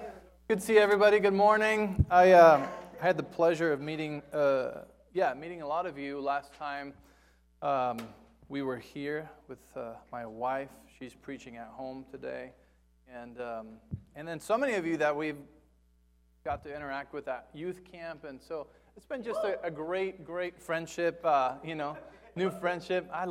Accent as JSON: {"language": "English", "region": "Mexico City", "country": "Mexico", "said": "Because I'm from Mexico City originally, if you didn't know that, I am fully Mexican."}